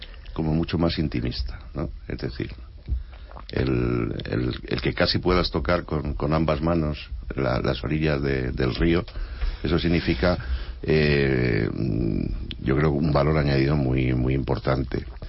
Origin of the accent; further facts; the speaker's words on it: Spain; como españoles nos venimos arriba rápidamente